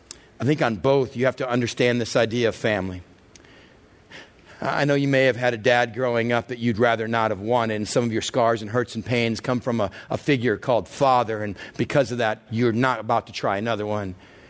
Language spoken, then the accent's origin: English; Texas, United States; Now, growing up in West Texas, we were well aware of these things.